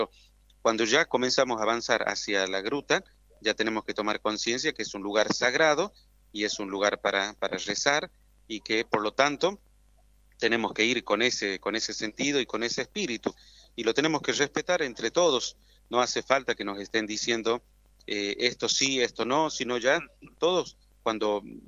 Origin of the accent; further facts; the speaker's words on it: Catamarca, Argentina; nosotros que somos de aquí de Catamarca